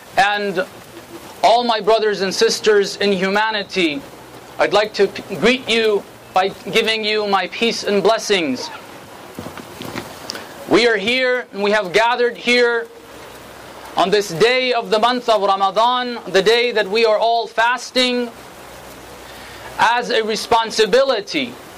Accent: United States; not because just I'm a Muslim, not because just that I am a human being, but because I'm an American.

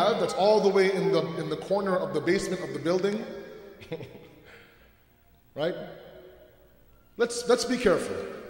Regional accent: Toronto, Ontario, Canada; born and raised in Toronto, went to uni in Toronto, worked for corporate in Toronto

